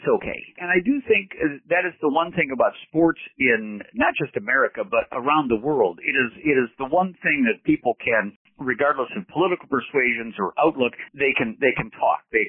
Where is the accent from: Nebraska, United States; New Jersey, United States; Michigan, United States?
Michigan, United States; Detroit; I grew up in Detroit.